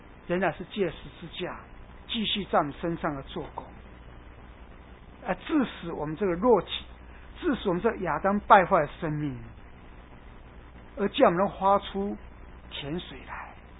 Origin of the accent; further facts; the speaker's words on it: China; 所以我们中国人说有句话说，种瓜得瓜